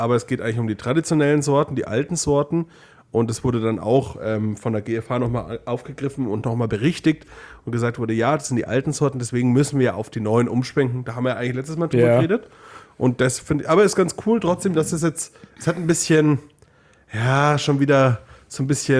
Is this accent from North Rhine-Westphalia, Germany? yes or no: no; Bavaria, Germany; Aber halt bei uns in Bayern. Bei uns in Bayern.